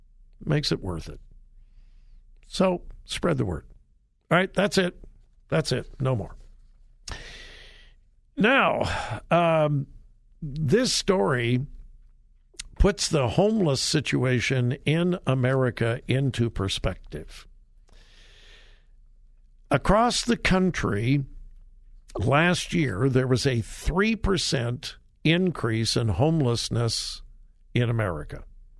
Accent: California, United States; That's certainly on demonstration in my home state of California.

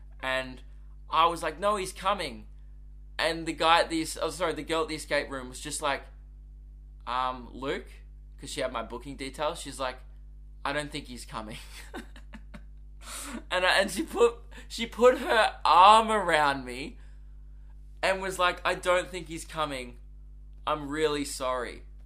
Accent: Diamond Creek, Victoria, Australia; I am from the economical hub of Victoria, Diamond Creek.

